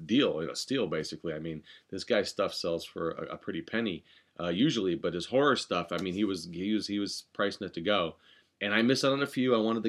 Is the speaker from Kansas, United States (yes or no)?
no; Cleveland, Ohio, United States; I always wanted to be a horror host since I was a kid, growing up in Cleveland